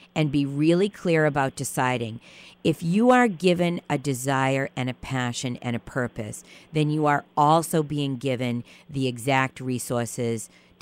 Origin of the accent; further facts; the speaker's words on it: Boston, Massachusetts, United States; I'm from Boston, so people sometimes give me a little bit of a hard time about my accent.